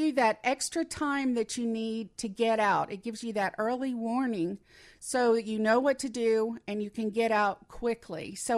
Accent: Arkansas, United States; we're from Arkansas. We have a lot of tornadoes down there

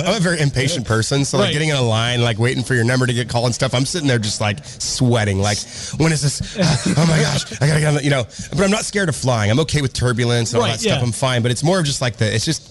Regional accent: Paradise, California, United States; so I grew up in Paradise, and it's pretty rural. It's not like, it's not coastal, like, okay. I'm not, but we got a lot of that kind of mixed in there too. Sure. So you got farming, and so I'm kind of this weird hybrid of like country but surfer guy or something.

